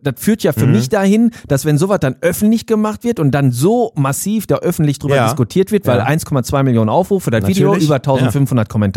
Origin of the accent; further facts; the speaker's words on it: Germany; ich bin Deutsche